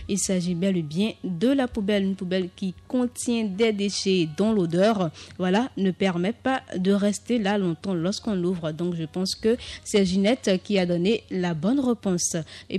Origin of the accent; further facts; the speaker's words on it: Savalou, Collines, Benin; Donc, je suis de Savalou, gardez ça, je suis la fille des collines et du centre.